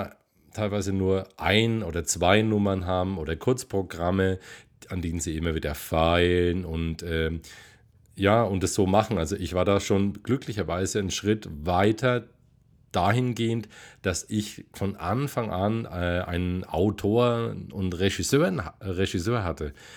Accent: Bavaria, Germany; accent: Franconian; habe ich irgendwann angefangen, Texte dazu zu machen in meinem fränkischen Dialekt.

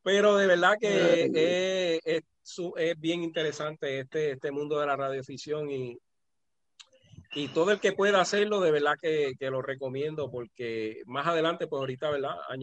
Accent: Ponce, Puerto Rico; yo soy de Ponce.

